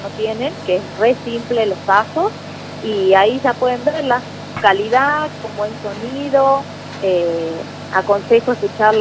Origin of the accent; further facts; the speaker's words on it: Salta, Argentina; Sí, somos todos salteños